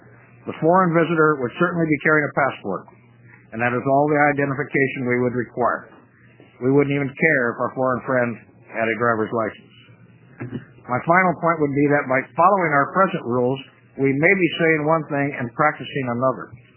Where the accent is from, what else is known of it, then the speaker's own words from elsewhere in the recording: Astoria, Oregon, United States; I'm from Astoria, Oregon